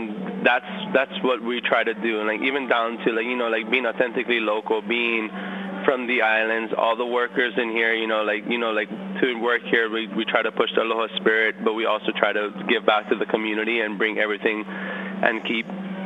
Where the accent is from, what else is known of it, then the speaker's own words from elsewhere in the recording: Hawaii, United States; aloha comes from within, and it's the way we were raised in Hawaii